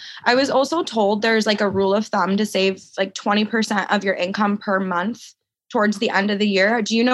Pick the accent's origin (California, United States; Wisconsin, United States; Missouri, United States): Wisconsin, United States; Sun Prairie; I'm from Sun Prairie, Wisconsin